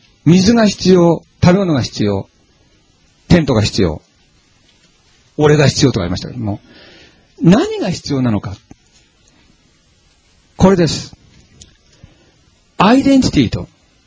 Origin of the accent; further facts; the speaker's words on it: Ito, Shizuoka, Japan; 私の出身は静岡県の伊東なんですけども、